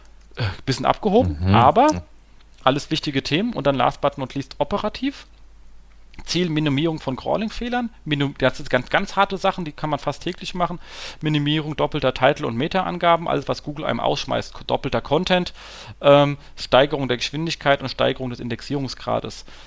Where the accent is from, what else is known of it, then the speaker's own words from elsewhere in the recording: Hesse, Germany; sag mal da so als Hesse, gell?